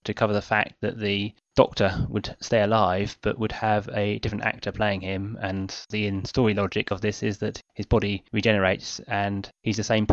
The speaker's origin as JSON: {"language": "English", "region": "London", "country": "United Kingdom", "said": "from London, England."}